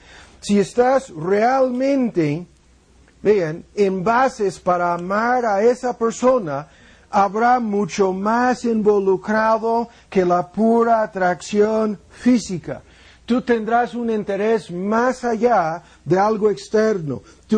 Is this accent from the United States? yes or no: yes; United States; Spanish is a second language; Yo tengo que hablar de gringos, de Gringolandia y de mi cultura, porque eso es lo que soy, soy gringo.